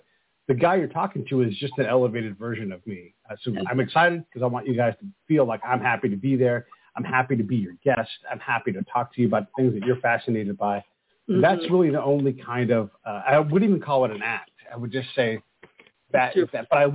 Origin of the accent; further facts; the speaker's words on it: California, United States; Yeah, so I was born in California, in Oakland, and grew up in California. I'm multi-generational Californian as well